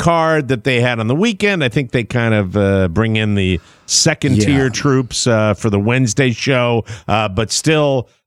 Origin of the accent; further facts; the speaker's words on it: Florida, United States; Up there in my home state of Florida, right up there in Jacksonville